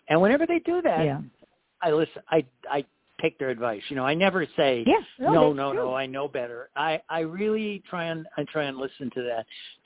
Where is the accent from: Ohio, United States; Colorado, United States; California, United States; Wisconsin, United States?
Ohio, United States; Cleveland; More than just Ohio, because I'm from Cleveland, Ohio